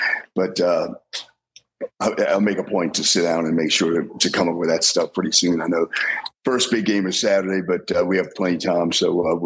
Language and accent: English; New Orleans, Louisiana, United States; I didn't go to LSU, but I grew up in New Orleans